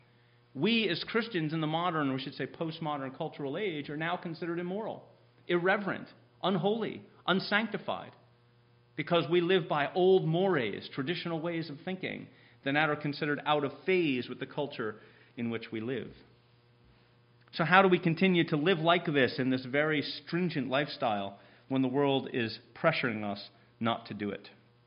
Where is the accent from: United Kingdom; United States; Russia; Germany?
United States; Well, I'm an American. Americans tend to be rather efficient.